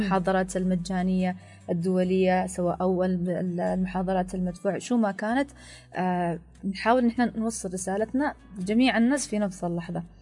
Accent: Yemen; مثل احنا يعني احنا كبلد الوضع عندنا مش مستقر تماما، فاحنا لازم احنا كشعب يمني

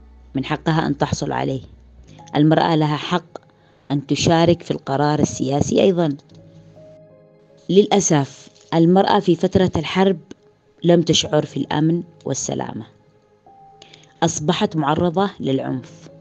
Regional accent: Taiz, Taiz Governorate, Yemen; الجرائم اللي عندنا في تعز كثير من الجرائم نشاهدها

